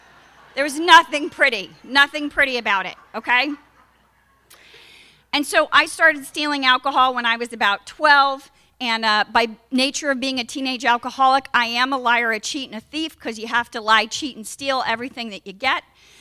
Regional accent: Los Angeles, California, United States; I grew up in Los Angeles. I'm the youngest of five kids.

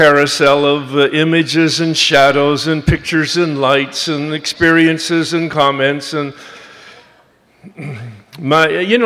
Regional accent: Los Angeles, California, United States; I'm from Los Angeles, and we barely look at one another.

